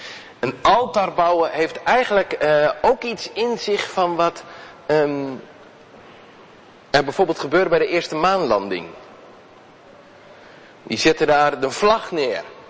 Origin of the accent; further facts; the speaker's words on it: Harderwijk, Gelderland, Netherlands; In Harderwijk, waar ik opgroeide, was dus vlak achter mijn huis was nog een stuk met een spoorlijn en een taluut en zo.